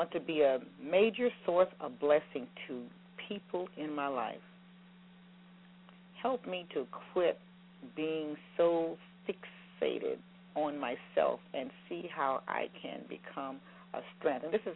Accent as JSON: {"language": "English", "region": "South Carolina", "country": "United States", "tie": "born or raised there", "said": "Didn't want to leave from my hometown because I missed all the fireworks and so forth. But it was a great time in South Carolina this weekend for the 4th of July weekend."}